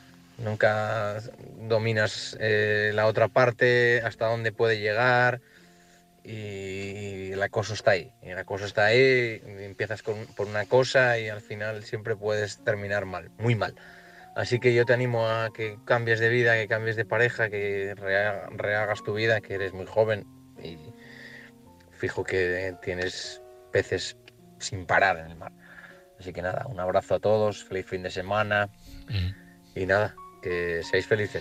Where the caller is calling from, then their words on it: Oviedo, Asturias, Spain; de Oviedo. Bueno, hace unos días que no llamo, pero siempre os escucho.